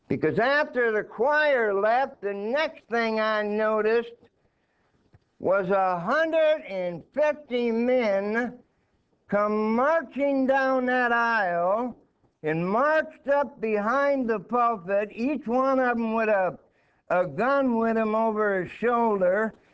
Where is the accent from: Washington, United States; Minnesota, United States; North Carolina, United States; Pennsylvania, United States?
Minnesota, United States; But I was born and raised in Minnesota, where it is not uncommon for the temperature to get to 50, 60, 65 below zero wind chill.